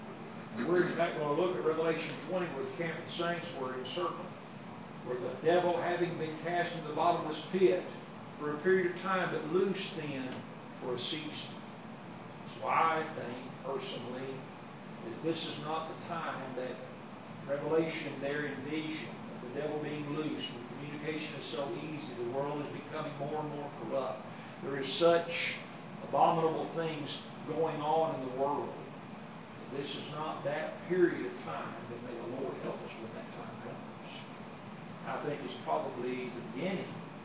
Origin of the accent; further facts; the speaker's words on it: Ada, United States; I've heard this for many years as I grew up there in Ada